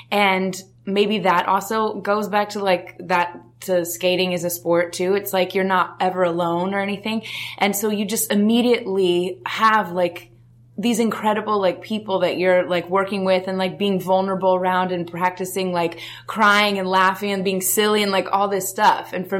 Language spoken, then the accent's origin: English; Denver, Colorado, United States; Well, I grew up in Denver, Colorado, and I never thought about doing acting ever.